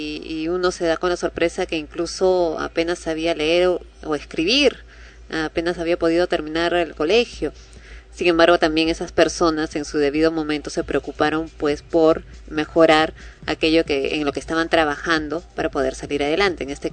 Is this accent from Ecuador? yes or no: no; Lima, Peru; así como nosotros limeños no sabemos hablar el quechua